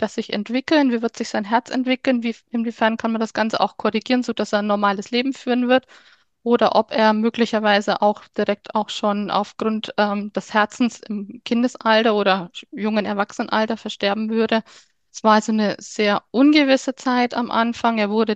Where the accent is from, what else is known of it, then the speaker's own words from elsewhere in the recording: Chemnat, Bavaria, Germany; ich bin 45 Jahre alt, ich komme aus Chemnat. Das ist ein kleiner Ort in Nordostbayern, so grob gesagt in der Nähe von Bayreuth.